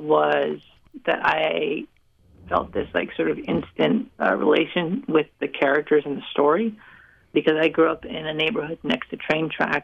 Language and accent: English; New Mexico, United States; I grew up on the Navajo Reservation in New Mexico, and filmmaking isn't really something people do back home.